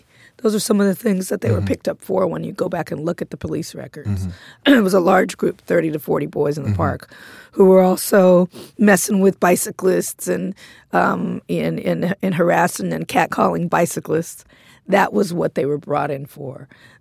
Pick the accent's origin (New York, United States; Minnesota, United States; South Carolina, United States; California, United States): California, United States; Compton